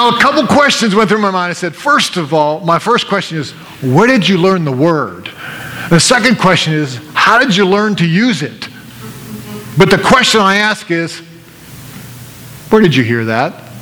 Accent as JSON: {"language": "English", "town": "Pittsburgh", "region": "Pennsylvania", "country": "United States", "tie": "born or raised there", "said": "Hey, I was raised near Pittsburgh. We didn't hunt and fish. There were no water. There was no lakes there unless you want to go down to the steel mills. So I grew up with a different set of values."}